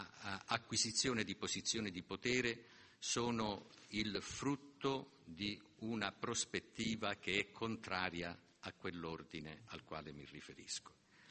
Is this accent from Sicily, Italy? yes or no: yes; Sicily, Italy; perché io sono siciliano come loro